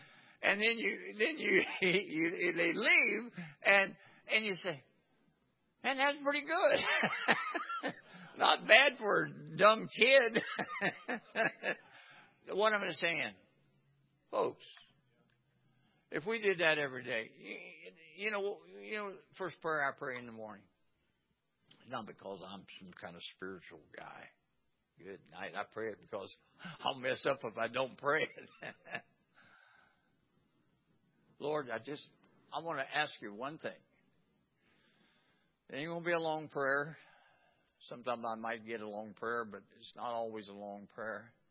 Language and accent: English; West Virginia, United States; I'm from West Virginia. And I was out in the woods of West Virginia